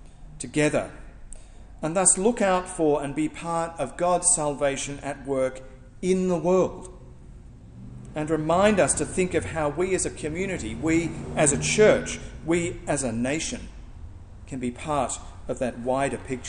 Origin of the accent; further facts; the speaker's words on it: Elstonwick, Yorkshire and the Humber, United Kingdom; where I grew up in Elstonwick, there was a chap who had painted this on the side of his white van in black sort of handwritten letters